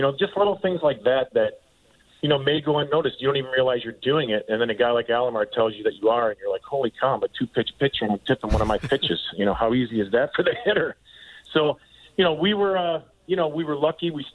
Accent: Detroit, Michigan, United States; But remember, I grew up in Detroit.

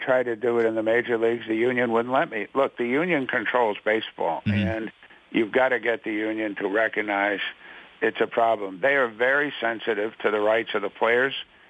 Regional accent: New York City, New York, United States; Look at the Yankees right here in my hometown.

